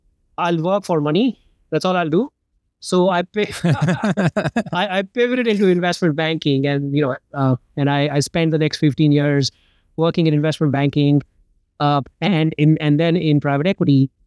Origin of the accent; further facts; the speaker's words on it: India; So I grew up in India. My dad was in the army. I changed about 9 schools growing up. Like any military brat.